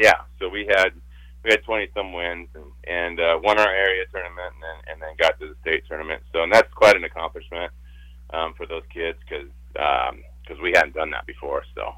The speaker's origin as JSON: {"language": "English", "town": "McCook", "region": "Nebraska", "country": "United States", "tie": "born or raised there", "said": "As I grew up in McCook, I kind of relate it to McCook."}